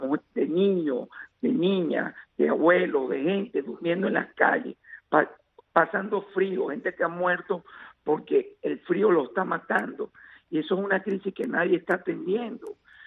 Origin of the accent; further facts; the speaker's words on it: Venezuela; now in United States; yo estoy cansado como venezolano y ciudadano americano